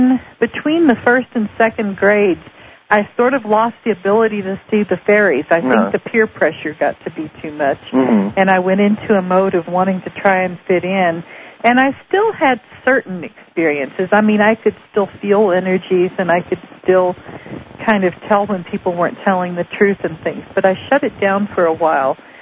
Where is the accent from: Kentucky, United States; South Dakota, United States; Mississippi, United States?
Kentucky, United States; Well, I grew up in Bible Belt, Kentucky